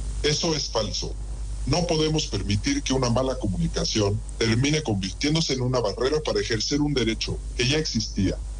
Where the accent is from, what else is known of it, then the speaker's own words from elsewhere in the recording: Dolores, Buenos Aires Province, Argentina; now in Buenos Aires, Argentina; Yo soy un ejemplo. Soy de Dolores. Vivo hace 5 años en Buenos Aires.